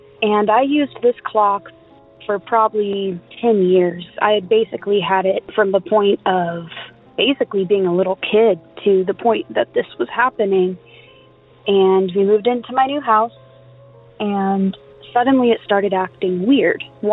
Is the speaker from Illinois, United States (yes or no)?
no; California, United States; Hey, Derek. … I'm from California.